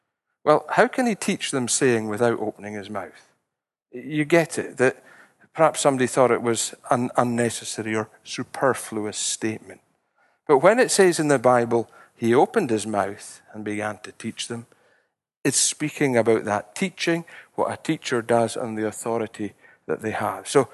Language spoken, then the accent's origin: English; Scotland, United Kingdom; Well, we're Scottish, we like to mourn.